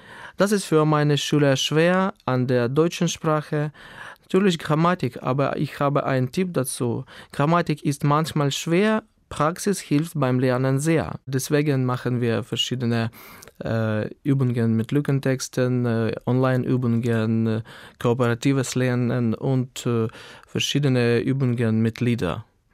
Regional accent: Skadovsk, Kherson Oblast, Ukraine; German is a second language; Ich komme aus der Ukraine, aus der Stadt Skadowske, die im Süden der Ukraine am Schwarzen Meer liegt. Ich bin im Jahr 1983 geboren. Ich arbeite als Deutschlehrer im Skadowsk Akademischen Gymnasium.

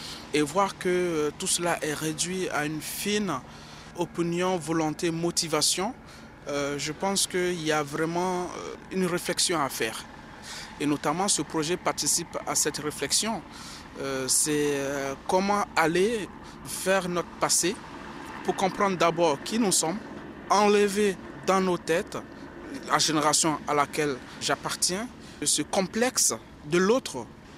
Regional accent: Mali; Moi, en tant que Malien lambda

